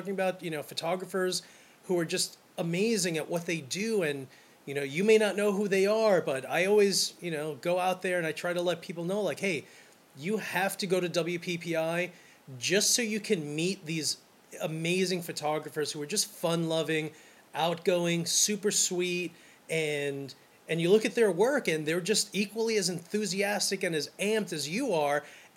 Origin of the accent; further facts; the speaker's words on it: New York City, New York, United States; And I'm from New York City, dude. So I grew up where, you know, you never looked up because all you ever looked up at was just skyscrapers